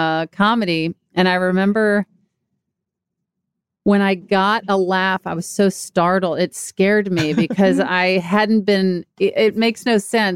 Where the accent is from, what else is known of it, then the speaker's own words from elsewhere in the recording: Mississippi, United States; born there; also born or lived in Texas; I was born in Mississippi. And then later on in my set, I was talking about how I lived in Texas.